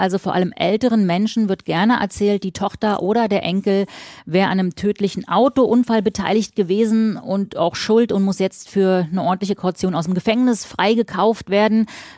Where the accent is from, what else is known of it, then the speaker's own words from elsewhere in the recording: East Berlin, Berlin, Germany; born there; Ich als gebürtige Ostberlinerin verbinde damit wirklich sehr viel.